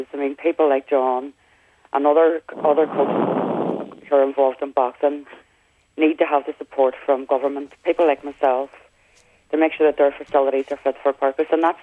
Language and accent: English; Belfast, Northern Ireland, United Kingdom; I grew up in North Belfast